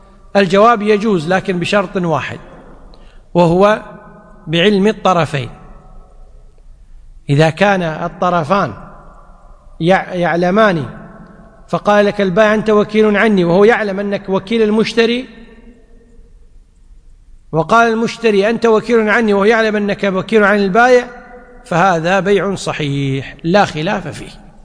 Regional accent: Kuwait; لذلك عندنا في الكويت أن الذي يجاهر بالشرب

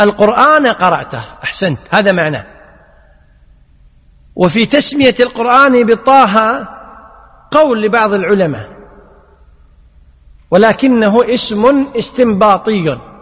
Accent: Kuwait; احنا الحين عندنا بالكويت موشك ترى بقسم، ترى بقسم مو قسم ولا قسم، خلاص هذا عندنا مستخدم بالكويت.

